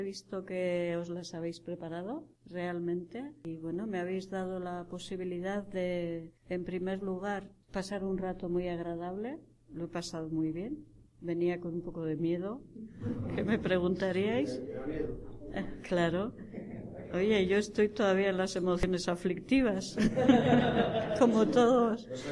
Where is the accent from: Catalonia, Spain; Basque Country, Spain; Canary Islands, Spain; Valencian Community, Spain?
Basque Country, Spain; Yo soy vasca. En esos años, los años 60, 70, fueron años muy tremendos en el País Vasco.